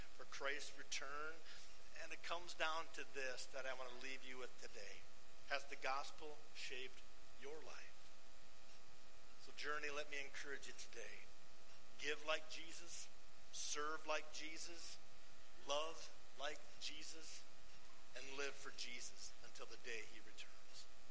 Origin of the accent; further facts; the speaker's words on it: Minnesota, United States; You know, my wife and I, Dory, we're from Minnesota, so we wrap up our goodbyes with four loving words, simply watch out for deer.